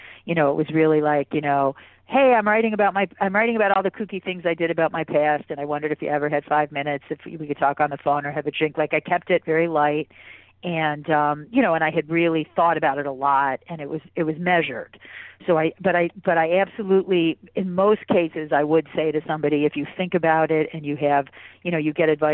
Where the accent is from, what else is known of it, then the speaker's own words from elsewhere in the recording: West Bloomfield, Michigan, United States; I'm from West Bloomfield, Michigan, you know, very conservative Midwest town.